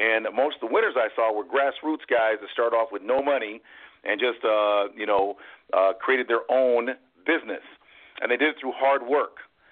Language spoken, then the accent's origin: English; Ann Arbor, Michigan, United States; I'm from Ann Arbor, Michigan. It's a suburban town. As an only African-American that would be driving down the street, I was pulled over constantly.